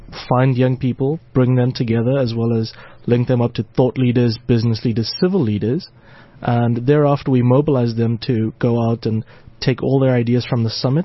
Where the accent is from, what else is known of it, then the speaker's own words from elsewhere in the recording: Durban, KwaZulu-Natal, South Africa; moved away; Right, born and bred in Durban.